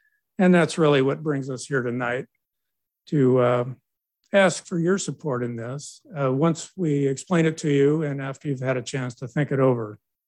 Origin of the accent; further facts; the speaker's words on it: Fresno, California, United States; That came up earlier, so we are from Fresno.